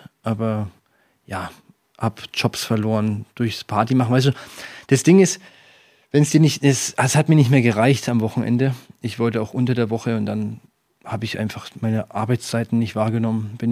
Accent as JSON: {"language": "German", "town": "Bamberg", "region": "Bavaria", "country": "Germany", "tie": "born or raised there", "said": "Und ich war in der Nähe von meiner Heimatgemeinde in Bamberg."}